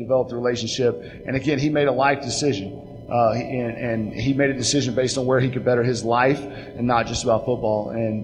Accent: Oklahoma, United States; also born or lived in Texas; I'm from Oklahoma.

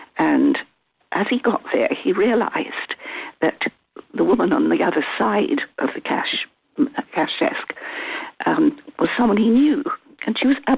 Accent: Scotland, United Kingdom; I come from the East Duke of Fife, which is about less than an hour from Edinburgh. And the town I grew up in, which is a fishing village, is only 10 miles from St. Andrews, so it's not really remote

